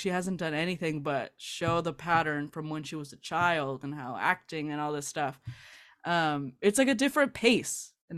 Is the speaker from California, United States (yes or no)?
yes; South Gate, California, United States; I grew up in Southgate, California. So it's okay. Near Long Beach, near Compton, Linwood. It's like that Huntington Park, all that area.